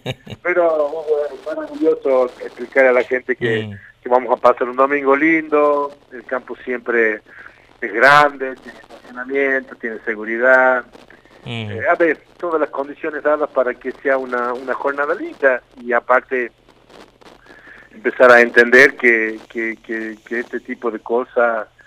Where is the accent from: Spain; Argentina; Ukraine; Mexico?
Argentina; La Rioja; now in Catamarca, Argentina; porque soy riojano, pero agradecido de haberme podido hacerme parte de la provincia de ustedes